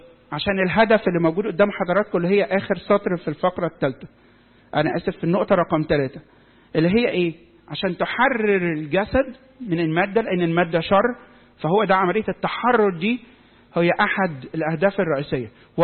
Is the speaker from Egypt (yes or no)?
yes; Egypt; لما جه معلمنا مرقس الرسول يأسس الكنيسة عندنا في مصر.